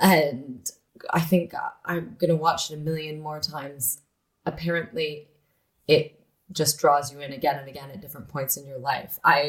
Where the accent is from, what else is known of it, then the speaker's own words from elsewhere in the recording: Toronto, Ontario, Canada; I grew up in Toronto, definitely not Sicily.